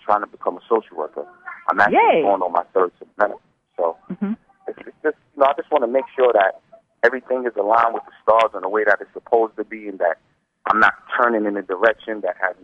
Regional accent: Brooklyn, New York, United States; because I'm calling from New York. I'm originally from Brooklyn, New York.

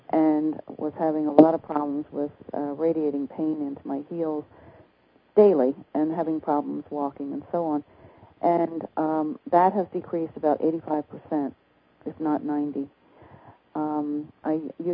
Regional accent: South Carolina, United States; Now I'm from South Carolina, and it can get pretty warm and humid here.

